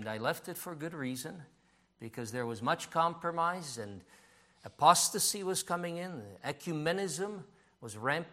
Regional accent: Canada; moved away as an adult; now in Czech Republic; So I spent most of my life in Canada. I grew up in Canada. And then in 2008, we returned to the Czech Republic. But to me, that was a foreign land. Yes, I knew the land, but I spent my whole life in Canada.

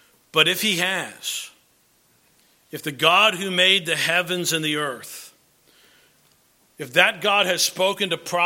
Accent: Kentucky, United States; because I said, hey, you know, I'm from Kentucky.

